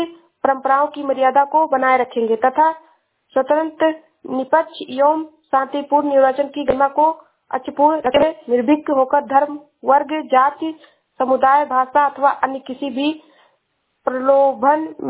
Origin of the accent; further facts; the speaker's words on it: Uttar Pradesh, India; मैं जिला श्रावस्ती से हूँ।